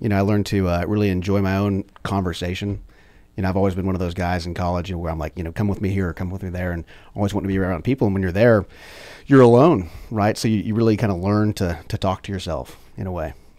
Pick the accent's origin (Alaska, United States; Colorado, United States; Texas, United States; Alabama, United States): Texas, United States; Trophy Club; also born or lived in Longview; sure no you know, Texas born and raised. Was born in East Texas, Longview. I was kind of grew up and raised in north of Dallas, Trophy Club.